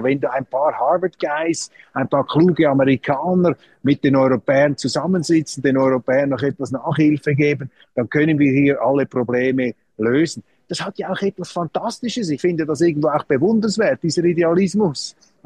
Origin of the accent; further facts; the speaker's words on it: Switzerland; Also das muss man als Schweizer ernst nehmen.